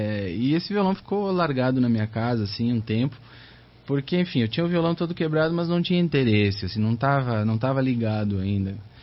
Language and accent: Portuguese; Rio Grande do Sul, Brazil; eu sou do Rio Grande do Sul, né? Sou do interior, uma cidade muito pequena.